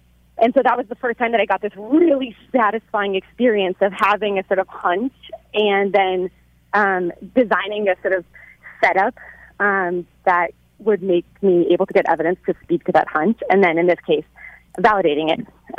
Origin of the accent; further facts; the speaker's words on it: Arizona, United States; so I'm from Arizona, we had access to the University of Arizona's library system.